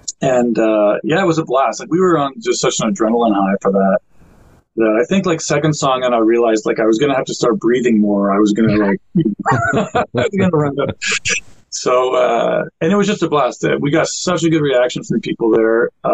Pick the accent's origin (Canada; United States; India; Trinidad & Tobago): Canada; So really a bucket list thing for me as a musician and as a Canadian, too.